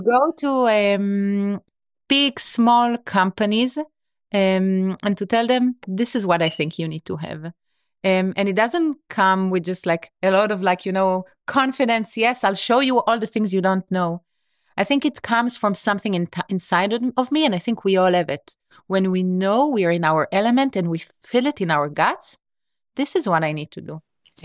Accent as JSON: {"language": "English", "town": "Sde Boker", "region": "Southern District", "country": "Israel", "tie": "born or raised there", "said": "I was born in Israel, in the desert, in Sde Boker, where I kind of like, I spent my first years of my life."}